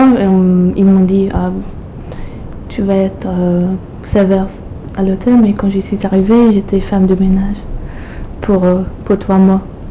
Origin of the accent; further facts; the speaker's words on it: United Kingdom; French is a second language; now in France; Des fois comme une étrangère parce que les Français n'aiment pas trop les Anglais, je pense.